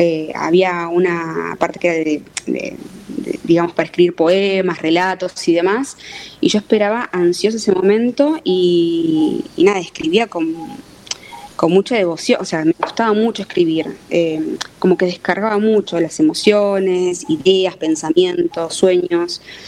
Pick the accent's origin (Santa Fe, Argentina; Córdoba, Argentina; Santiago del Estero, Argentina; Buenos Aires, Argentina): Buenos Aires, Argentina; yo nací en Argentina, me crié en Argentina, estudié acá en Buenos Aires, nací más precisamente en La Paternal, después me crié en San Telmo. Pero bueno, yo siento que mis raíces se asientan en ambos márgenes del Río de la Plata